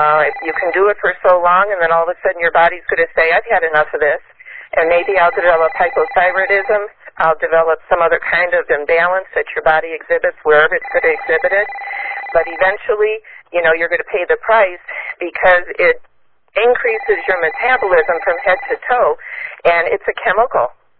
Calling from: Cleveland, Ohio, United States; from Cleveland, Ohio.

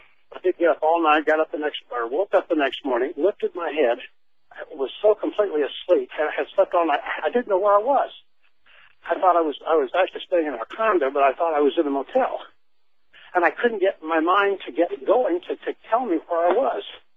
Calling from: Missouri, United States; I'm calling from Missouri.

